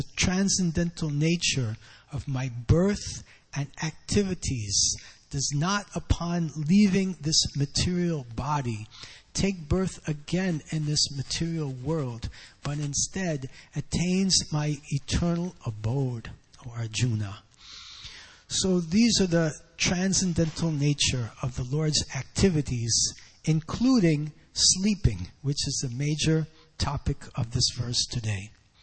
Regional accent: New York, United States; Like in New York, I'm from New York.

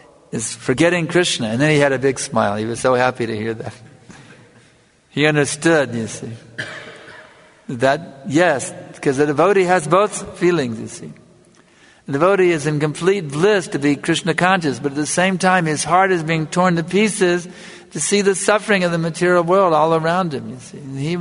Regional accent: United States; now in Fiji; I know when I grew up in America, they had a, for getting a driver's license, there is a preliminary license

